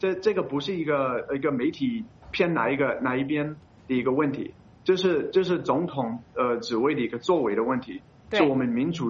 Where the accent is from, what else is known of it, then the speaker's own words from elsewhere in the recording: United States; 我作为一个美国人